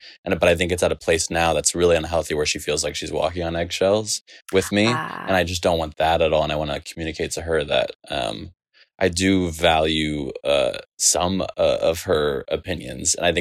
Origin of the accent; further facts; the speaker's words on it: Dallas, Texas, United States; I'm from Dallas, Texas.